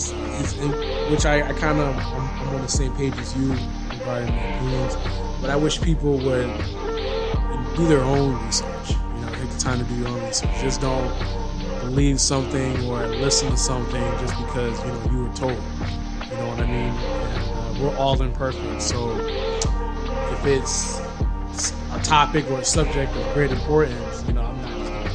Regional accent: Detroit, Michigan, United States; now in Florida, United States; Because I'm originally from Detroit, so I didn't go.

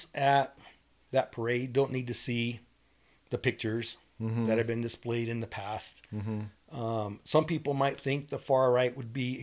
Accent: United States; When people ask me, well, what party are you with? I'm an American.

